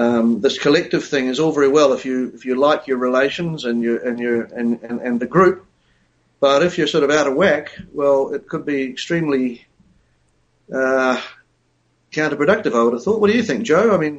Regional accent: New Zealand; Being Pākehā or being a British-descended New Zealander is not a big part of my makeup.

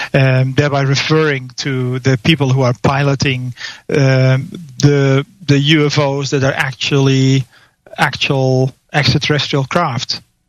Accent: Amsterdam, North Holland, Netherlands; I'm from Amsterdam, the Netherlands, indeed.

